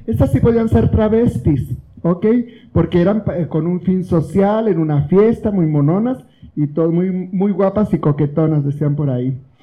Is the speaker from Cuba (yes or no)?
no; Mexico City, Mexico; como las mexicanas siempre hemos sido muy malinchistas y muy, muy fáciles de influenciar